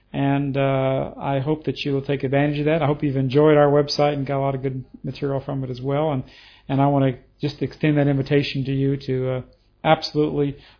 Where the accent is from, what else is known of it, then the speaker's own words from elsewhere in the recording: Louisiana, United States; Yeah, well, I am a Southerner. When you talked about the South, and yes, when I was a very young man in grade school and in secondary school, we learned about Robert E. Lee. In fact, we had in Louisiana